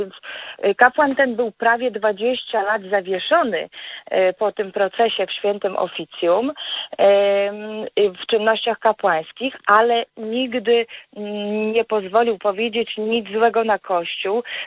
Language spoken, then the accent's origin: Polish; Silesian Voivodeship, Poland; Tak, jestem rodowitą Ślązaczką.